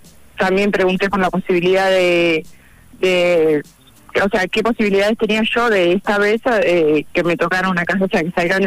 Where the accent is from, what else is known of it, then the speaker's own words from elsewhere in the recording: Miguel Riglos, La Pampa, Argentina; also born or lived in Mendoza; nací en realidad en Mendoza, pero mis padres se fueron a vivir a Miguel Riglos cuando tenía un año, o sea, soy de Riglos.